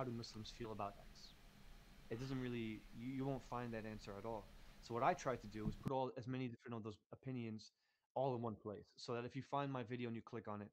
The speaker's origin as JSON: {"language": "English", "town": "Newark", "region": "New Jersey", "country": "United States", "tie": "born or raised there", "said": "growing up in Newark, New Jersey, being able to interact with city people"}